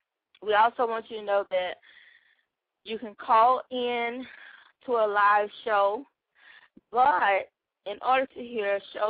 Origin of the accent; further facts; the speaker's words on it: Atlanta, Texas, United States; Like I say, in Atlanta, I'm from Atlanta, Texas, and we went out there this weekend to celebrate graduations.